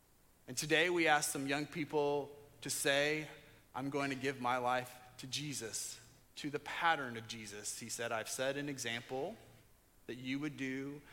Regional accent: Indiana, United States; I'm from Indiana.

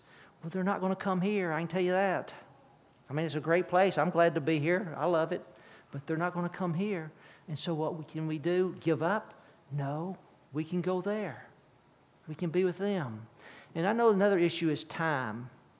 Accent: Birmingham, Alabama, United States; I grew up in Birmingham, Alabama in the 60s. That's my history.

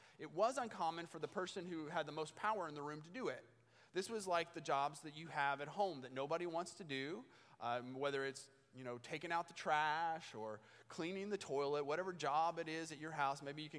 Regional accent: Indiana, United States; I grew up barefoot in Indiana

